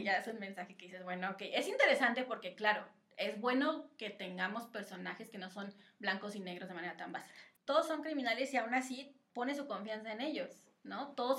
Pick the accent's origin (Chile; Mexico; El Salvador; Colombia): Mexico; los que crecimos aquí en México